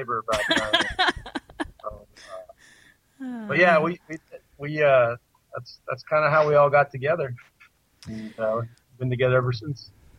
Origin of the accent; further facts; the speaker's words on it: Germany; we grew up in Germany. My dad was an officer in the army. My mom was German